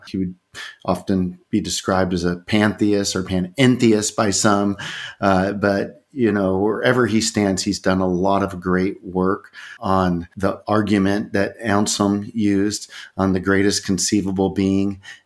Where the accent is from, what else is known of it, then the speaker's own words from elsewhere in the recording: California, United States; now in Charlotte, United States; So I'm from California originally, but we moved back to North Carolina.